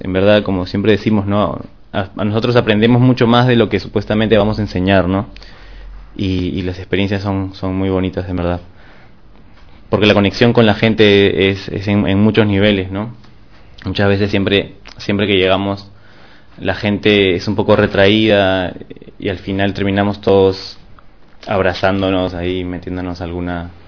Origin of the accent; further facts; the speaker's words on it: Peru; somos de varios lados del Perú, algunos somos de Lima, y de todos lados, ¿no?